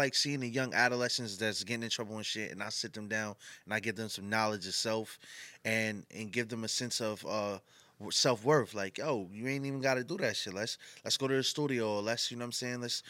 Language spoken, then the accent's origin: English; South Huntington, New York, United States; if anybody knows me, they know I'm from South Huntington. originally, and I ran in streets.